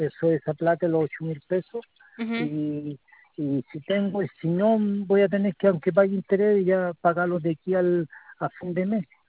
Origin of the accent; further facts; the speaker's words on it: San Fernando, O'Higgins, Chile; porque yo soy de acá de San Fernando.